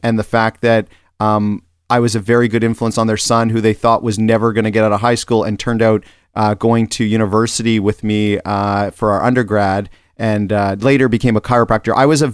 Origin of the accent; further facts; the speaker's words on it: Ontario, Canada; growing up in Ontario